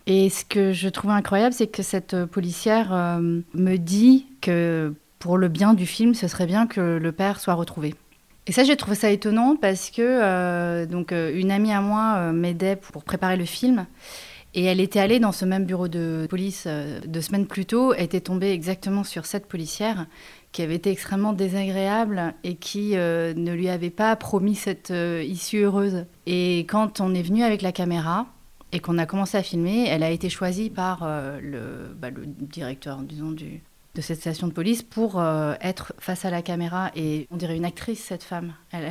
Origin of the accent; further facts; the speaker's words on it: Seoul, South Korea; je suis née à Séoul, en Corée du Sud. J'ai grandi à Séoul, mais ma famille, en partie, donc du côté de ma mère, vient du Nord et du côté de mon père, du Sud de la Corée.